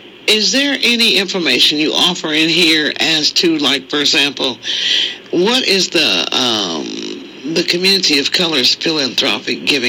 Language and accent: English; Kansas, United States; The first one was quite wealthy in my home state of Kansas